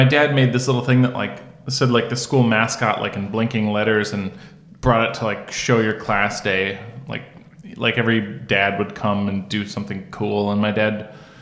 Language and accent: English; Minnesota, United States; also born or lived in Sheffield Lake, Ohio; So I kind of felt like I grew up in Minneapolis, but I do have fond memories of Sheffield Lake, Ohio.